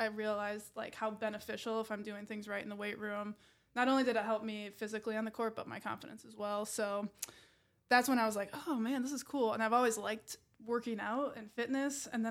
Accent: Green Bay, Wisconsin, United States; So originally from Green Bay, Wisconsin, and then school.

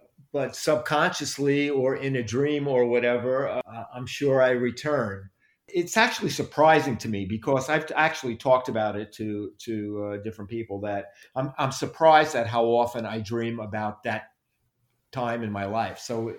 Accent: Brooklyn, New York, United States; I have a very strong connection with my neighborhood of where I grew up in Brooklyn. It's really the core of who I am.

